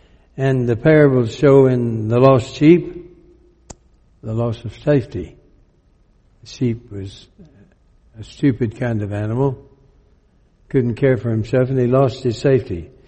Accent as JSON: {"language": "English", "region": "Alabama", "country": "United States", "said": "I came from Alabama."}